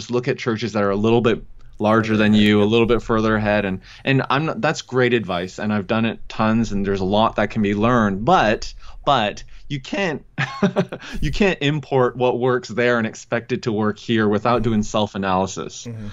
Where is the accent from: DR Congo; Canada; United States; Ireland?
Canada; Vancouver, British Columbia; When I was pastoring up in Canada, and I was born and raised in Vancouver